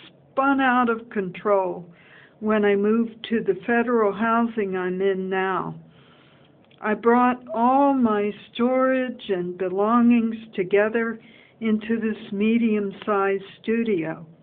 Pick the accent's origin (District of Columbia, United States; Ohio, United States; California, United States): District of Columbia, United States; Washington; born there; Well, I was born in Washington, D.C., and I was born in my grandmother's hospital.